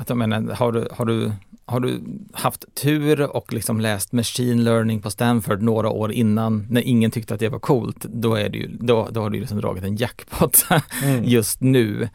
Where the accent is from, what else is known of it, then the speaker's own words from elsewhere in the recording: Sweden; Det är nog både hur jag är när jag var entreprenör, men också hur man är som svensk.